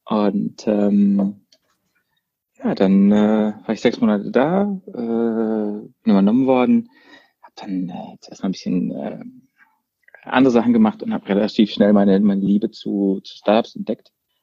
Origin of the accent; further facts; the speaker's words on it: Baden-Württemberg, Germany; als Badener, halb Schwabe